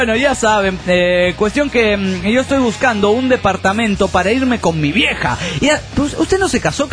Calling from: Olavarría, Buenos Aires Province, Argentina; Soy la muchacha de Olavarría, Argentina.

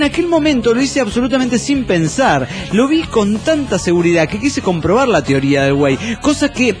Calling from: Acapulco, Guerrero, Mexico; de Acapulco, México.

